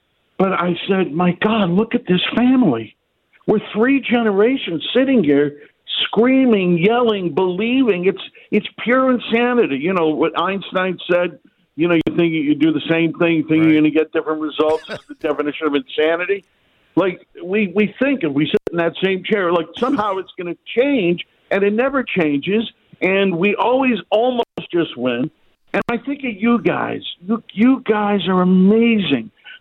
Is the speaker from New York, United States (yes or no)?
yes; Buffalo, New York, United States; And then 4 years ago, I moved back to Buffalo. I just wanted to come back to my hometown, and I started making movies.